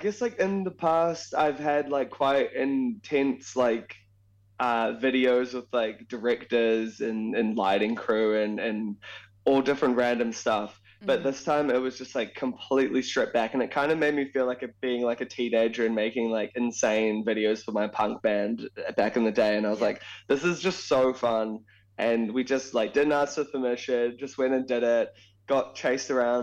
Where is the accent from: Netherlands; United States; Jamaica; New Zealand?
New Zealand; Auckland; now in Melbourne, Australia; talking to the beautiful people of Auckland, Tamaki Makaurau, my hometown.